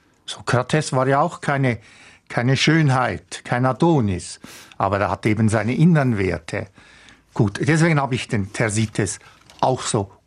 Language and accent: German; Lucerne, Switzerland; In meinem Heimatkanton Luzern ist der letzte Grieche ausgestorben.